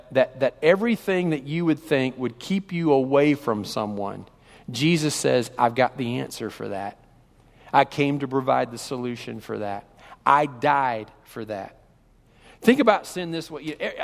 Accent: Kentucky, United States; I mean, this guy, I'm from Kentucky, this guy, I could not stand him.

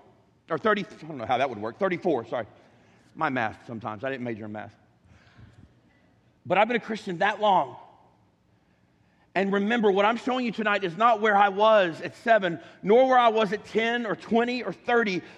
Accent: Kentucky, United States; I was raised in Kentucky, the buckle of the Bible Belt.

